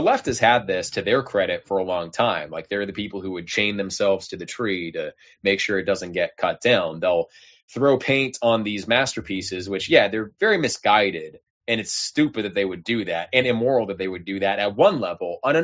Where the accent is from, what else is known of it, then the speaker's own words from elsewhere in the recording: California, United States; that's growing up in California, that is absolutely the vibe that existed in the 1990s.